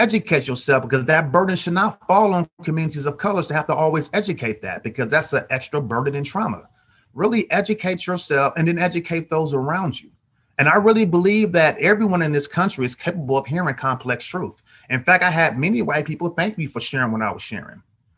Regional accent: Oakland, California, United States; And I'm born and raised in Oakland, 1974.

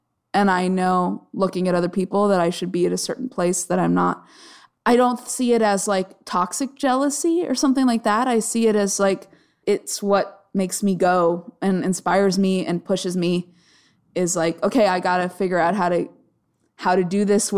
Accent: Arizona, United States; I grew up in Arizona where you don't, like, the idea of doing something creative as a job is, like, absurd.

